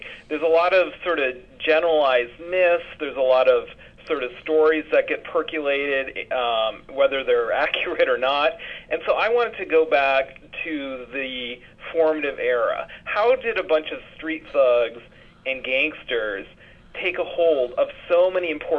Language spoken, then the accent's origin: English; Minnesota, United States; I'm actually from Minnesota, where there is no mafia.